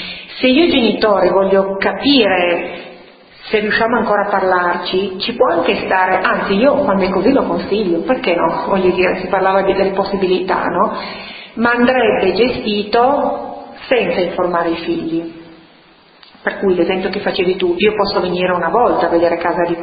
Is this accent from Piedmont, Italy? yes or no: yes; Piedmont, Italy; almeno qua in Piemonte, io sono piemontese doc, no?